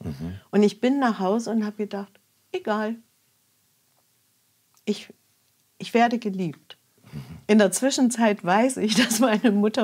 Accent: Plauen, Saxony, Germany; ich komme ja aus Plauen

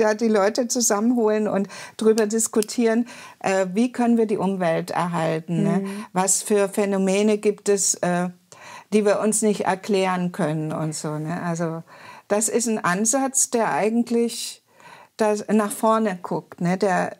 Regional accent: East Germany, Germany; ich komme ja auch aus der DDR, also sowohl in der DDR als auch jetzt in der Bundesrepublik als Sozialwissenschaftlerin gearbeitet

